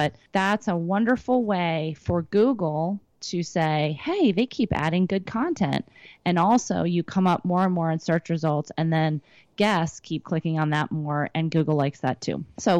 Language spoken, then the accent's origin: English; Winter Park, Colorado, United States; Rocky Mountains of Colorado. … from Winter Park and Steamboat Springs.